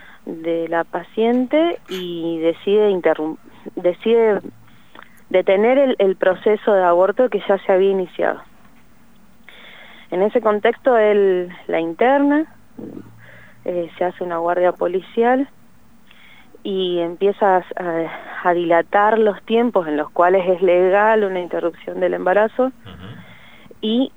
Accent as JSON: {"language": "Spanish", "town": "Cutral Có", "region": "Neuquén", "country": "Argentina", "said": "Yo soy de Cutralcó, así que como conozco los sistemas"}